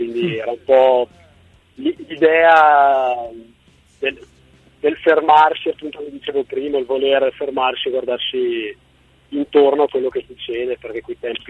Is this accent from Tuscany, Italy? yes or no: no; Trento, Trentino-Alto Adige, Italy; Allora, noi siamo trentini di Trento. Io sono di Trento